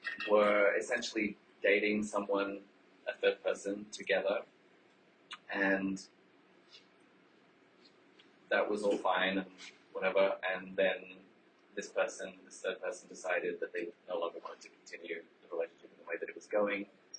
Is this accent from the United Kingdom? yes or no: yes; London, United Kingdom; I identify as a cisgender gay man. I'm 40 years old, and I grew up in London, the UK, and I'm also German.